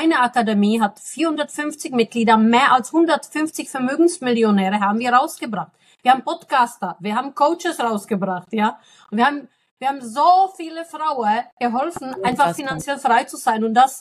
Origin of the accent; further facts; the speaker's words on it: Czechia; now in Germany; ja, ich bin in Tschechien groß geworden und bin dann wirklich mit einem One-Way-Ticket.